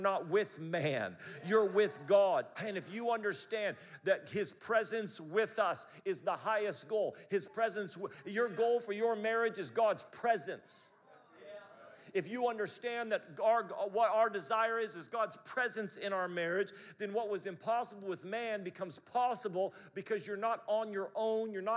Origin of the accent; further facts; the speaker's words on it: United States; now in Australia; As American, Australia is kangaroos.